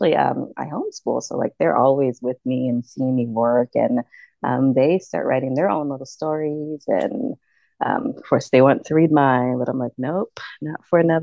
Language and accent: English; San Antonio, Texas, United States; I did move around a lot as a kid, too. I stayed, I'm from Central San Antonio. So I moved around a lot.